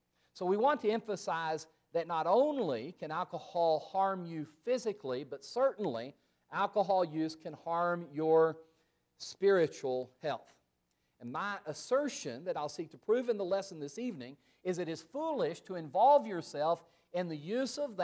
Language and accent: English; Odessa, Texas, United States; I remember that when I was growing up in Odessa, Texas, it was a law-abiding town, Odessa, Texas. It was out in the oil patch